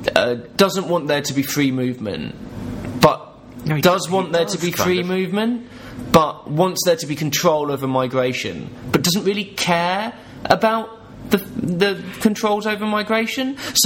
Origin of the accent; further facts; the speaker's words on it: United Kingdom; as you may tell, because of the ways that sounds come out of our mouths, we're British, so we're going to talk about British politics for a little bit